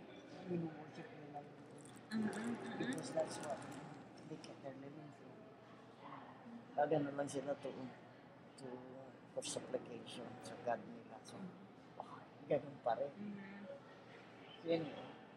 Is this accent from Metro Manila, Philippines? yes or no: yes; Manila, Metro Manila, Philippines; because I grew up sa Manila rin, no?